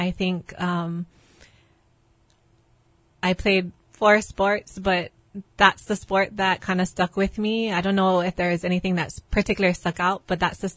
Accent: Makiki, Hawaii, United States; I actually grew up, I'm a townie, all the way right in Makiki, right down the street from Roosevelt High School. Actually, my younger years, I was in Manoa

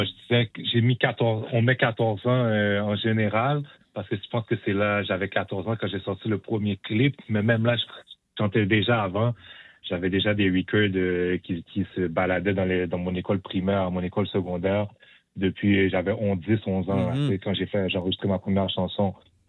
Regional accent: Haiti; tu sais, je suis haïtien, tu sais, les Haïtiens, on se supporte beaucoup.

